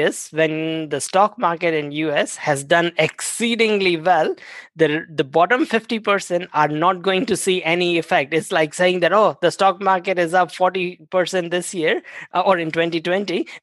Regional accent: India; English is a second language; now in New Zealand; So about 19 years ago, I moved to New Zealand from India. 19 or 20 years ago, I moved to New Zealand and studied here and all that.

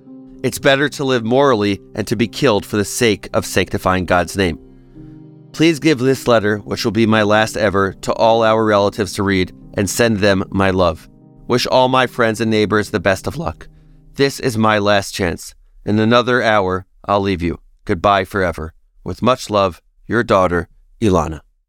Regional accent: Australia; I'm an Australian born to Afghan refugees who fled the Soviet invasion.

